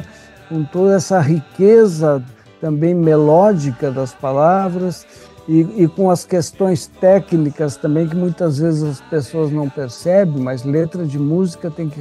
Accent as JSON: {"language": "Portuguese", "town": "Pelotas", "region": "Rio Grande do Sul", "country": "Brazil", "also_born_or_lived": "Porto Alegre / Rio de Janeiro", "moved": "as an adult", "said": "Quando a gente foi para Porto Alegre, saímos de Pelotas, fomos para Porto Alegre fazer faculdade de engenharia."}